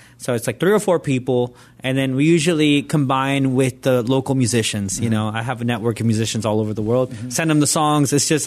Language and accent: English; Nicaragua; Like where I grew up in Nicaragua, everything was a sin.